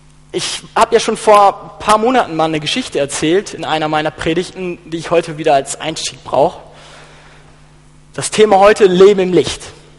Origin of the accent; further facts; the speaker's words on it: Germany; Es war die Parade of Nations, wo alle mit ihren Fahnen einzogen, wo wir als Deutsche auch unsere Flagge hochhalten durften.